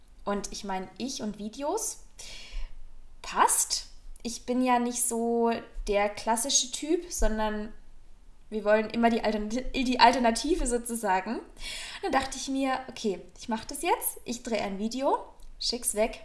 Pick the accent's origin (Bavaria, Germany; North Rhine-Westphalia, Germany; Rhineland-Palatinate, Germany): Bavaria, Germany; Rothenburg; now in Munich, Germany; dass ich dann auch Rothenburg, meine Heimatstadt, hinter mir lasse